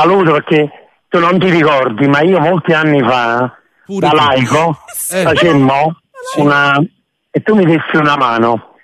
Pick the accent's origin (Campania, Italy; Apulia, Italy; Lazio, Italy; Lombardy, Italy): Campania, Italy; San Sebastiano al Vesuvio; Io sono originario di San Sebastiano al Vesuvio.